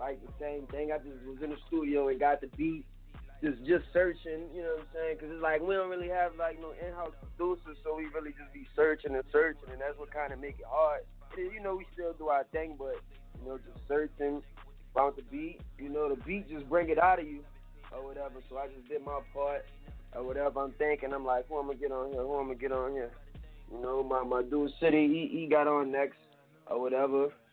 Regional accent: New Orleans, Louisiana, United States; We're from New Orleans, so, you know, we grew up off a lot

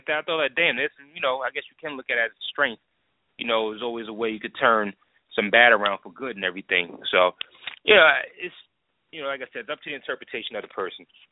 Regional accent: New York, United States; You know, growing up in New York, you know, I had like, you know, Puerto Rican chicks

